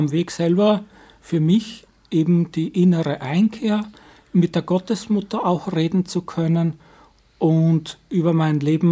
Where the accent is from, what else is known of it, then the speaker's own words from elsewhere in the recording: Vienna, Austria; Ich komme aus Österreich, aus Wien.